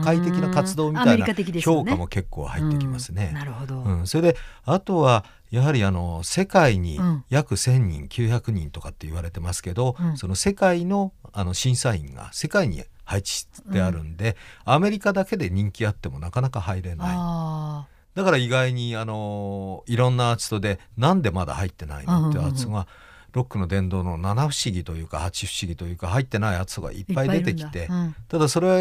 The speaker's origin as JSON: {"language": "Japanese", "town": "Kanazawa", "region": "Ishikawa", "country": "Japan", "tie": "born there", "said": "金沢生まれです。金沢生まれで、ね、東京でずっとラジオの番組をやっていて"}